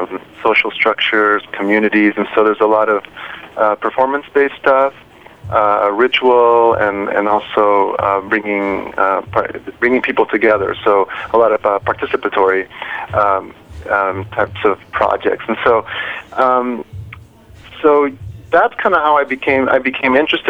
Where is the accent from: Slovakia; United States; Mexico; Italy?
Mexico; Good. I'm originally from Mexico.